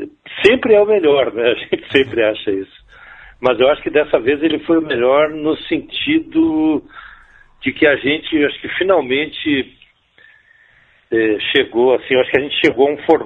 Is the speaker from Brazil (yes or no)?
yes; Santo Antônio da Patrulha, Rio Grande do Sul, Brazil; also born or lived in São Paulo / Porto Alegre; now in Brasília, Brazil; Não, cara, eu sou gaúcho